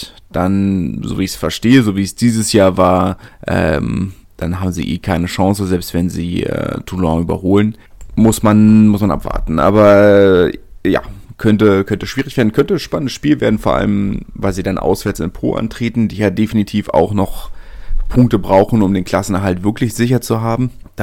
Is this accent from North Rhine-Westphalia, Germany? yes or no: no; Berlin, Germany; ich bin Berliner.